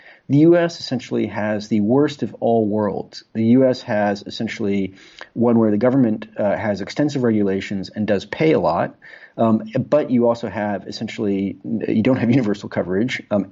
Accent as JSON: {"language": "English", "country": "Spain", "tie": "born or raised there", "lives_now": "London, United Kingdom", "said": "I currently live in London, and I grew up in Spain."}